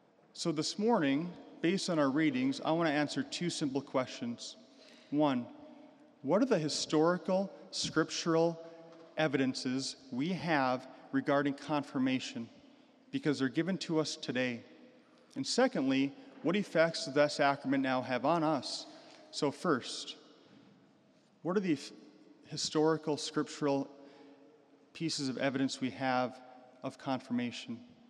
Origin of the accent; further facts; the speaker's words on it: Williston, United States; When I was growing up in Williston, if we saw the bishop, it was a big deal.